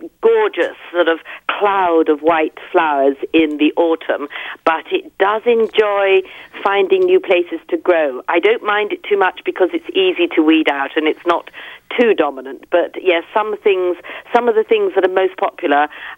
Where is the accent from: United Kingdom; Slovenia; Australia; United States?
United Kingdom; East of England; moved away; Oh, I think I come from originally Essex, England, where there is not a rock to be had.